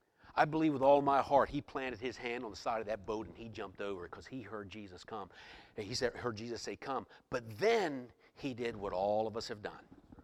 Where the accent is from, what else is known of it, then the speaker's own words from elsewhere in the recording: Chesapeake Bay, United States; I was raised on the Chesapeake Bay, and so for several years I actually made my living as a waterman, crabbing and oystering